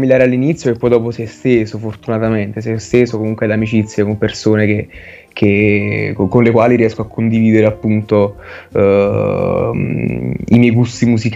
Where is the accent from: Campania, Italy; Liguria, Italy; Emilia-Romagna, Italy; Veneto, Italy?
Campania, Italy; Naples; Io sono di Fuorigrotta in realtà.